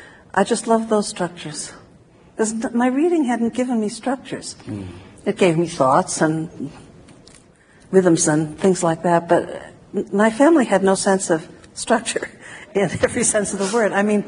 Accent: Boston, Massachusetts, United States; I was lucky in growing up in Boston. I began going to Harvard when I was 15 for poetry readings, and I got to feel very proprietary about the place

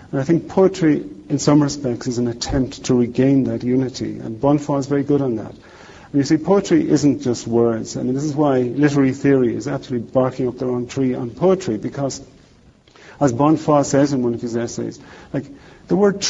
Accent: Munster, Ireland; our neighbours, when I grew up in Tipperary, all went to the well for water.

